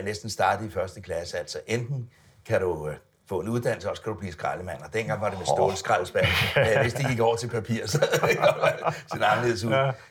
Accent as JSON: {"language": "Danish", "town": "Sorgenfri", "region": "Capital Region of Denmark", "country": "Denmark", "tie": "born or raised there", "said": "Jeg er faktisk vokset op i Sorgenfri."}